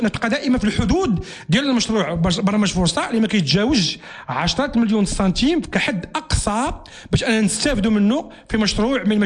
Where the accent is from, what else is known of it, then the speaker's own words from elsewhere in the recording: Morocco; لان اليوم منين نشوفوا واحد السيارات عاجله بالطرق عندنا في المغرب